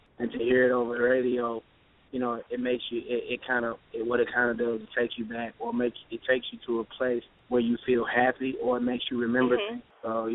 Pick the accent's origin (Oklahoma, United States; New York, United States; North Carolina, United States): North Carolina, United States; Greensboro; also born or lived in High Point; And, of course, my hometown, shout out to Greensboro and High Point, and even shout out to, you know, Raleigh and Durham.